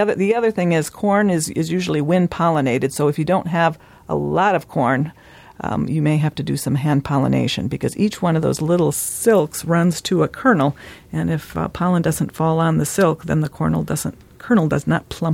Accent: Midwest, United States; I'm from the Midwest myself

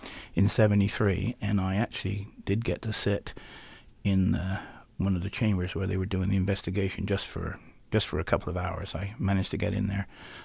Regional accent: England, United Kingdom; moved away as an adult; now in United States; I'm originally from England, did most of my education there.

